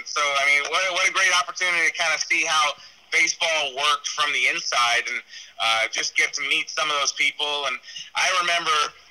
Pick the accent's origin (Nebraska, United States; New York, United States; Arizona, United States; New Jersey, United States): New York, United States; I'm a 14, 15-year-old growing up in Wolfsburg, New York.